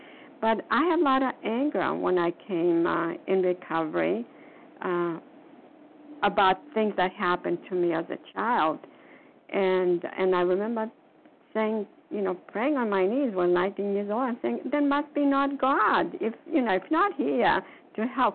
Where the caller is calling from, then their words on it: Florida, United States; No, I'm calling from Florida.